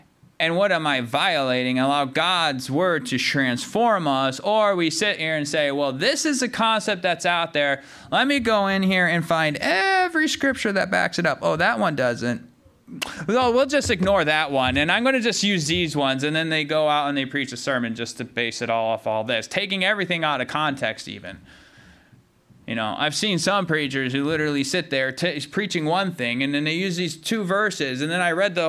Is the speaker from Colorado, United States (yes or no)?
no; Michigan, United States; also born or lived in Southern US; I'm technically a Southerner by birth. I don't sound like it because I grew up in Michigan.